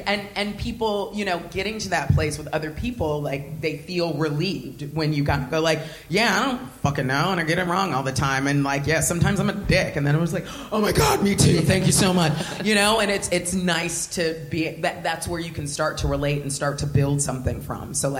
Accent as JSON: {"language": "English", "country": "United States", "said": "I, being an American, I feel like I recognize the, just the concept that capitalism has fueled"}